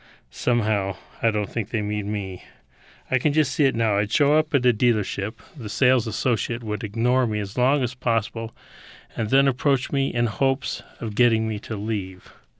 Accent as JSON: {"language": "English", "country": "United States", "said": "And it just so happens that I am an American."}